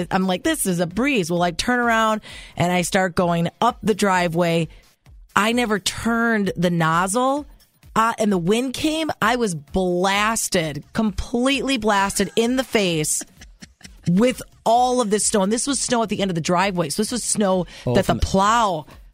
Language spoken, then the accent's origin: English; Wisconsin, United States; Look it. I'm from Wisconsin and I learned something new, everyone.